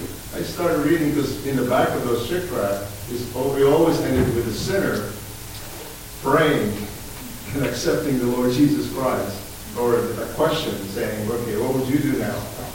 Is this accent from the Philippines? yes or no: yes; Philippines; growing up in the Philippines, we have lots, or quite a few relatives